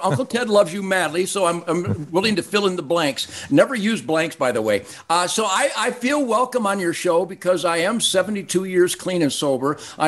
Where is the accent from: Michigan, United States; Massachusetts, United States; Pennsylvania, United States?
Michigan, United States; Detroit; So I grew up on the Rouge River on the edge of Detroit, which was a game wildlife paradise.